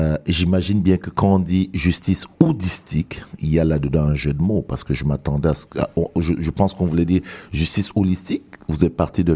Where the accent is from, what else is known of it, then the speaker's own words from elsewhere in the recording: Cameroon; Non, moi, je suis Camerounais.